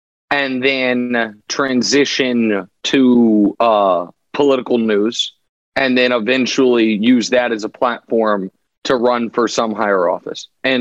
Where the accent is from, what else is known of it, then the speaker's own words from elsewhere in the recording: Kansas City, Missouri, United States; Yeah, that's right. My hometown.